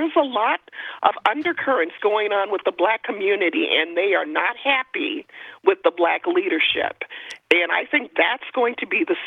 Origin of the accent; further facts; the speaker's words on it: Chicago, Illinois, United States; I was born and raised in Chicago. I am not a Wisconsin native, and I have family members in Chicago.